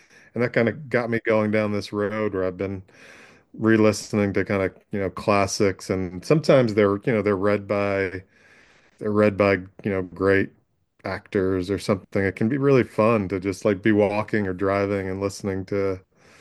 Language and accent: English; Brooklyn, New York, United States; I mean, I grew up in Brooklyn, and yeah, I grew up, like I said, in southern Brooklyn, so kind of an end of the line neighborhood near Coney Island.